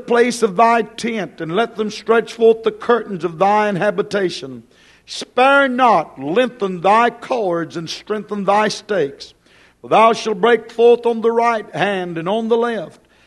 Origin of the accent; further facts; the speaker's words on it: United States; You know, it's hard for us as American people to accept the idea that we are at an end.